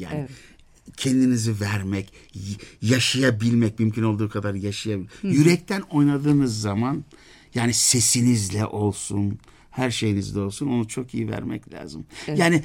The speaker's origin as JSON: {"language": "Turkish", "region": "Ankara", "country": "Turkey", "tie": "born or raised there", "said": "Mesela Ankara'da doğdum, büyüdüm."}